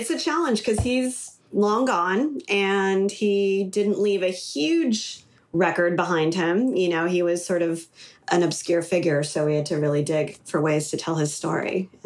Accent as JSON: {"language": "English", "town": "Los Angeles", "region": "California", "country": "United States", "tie": "born or raised there", "said": "I grew up in LA. I'm third generation LA, very rare."}